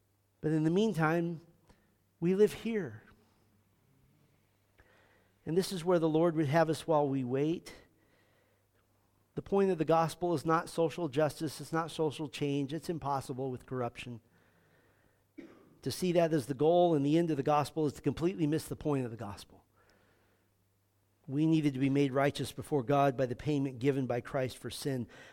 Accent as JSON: {"language": "English", "region": "California", "country": "United States", "said": "In my home state of California, many of the leaders are so corrupt"}